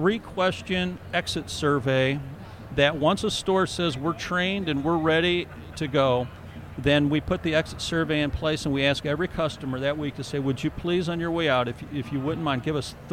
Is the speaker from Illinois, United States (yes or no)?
yes; Granite City, Illinois, United States; Well, in Granite City, Illinois, where I grew up, they had this